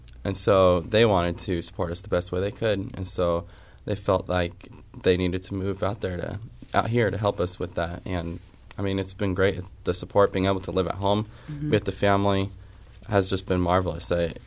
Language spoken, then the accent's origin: English; Battle Ground, Washington, United States; Yeah, sometimes it's easier just to say we're from Portland, Oregon, because we don't have to explain where Battleground is and all that.